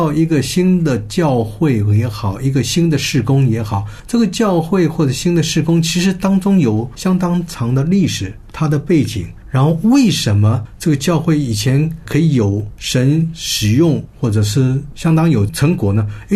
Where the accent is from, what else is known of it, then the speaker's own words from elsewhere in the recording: China; 我们中国人常常做事情叫雷声大雨点小，虎头蛇尾。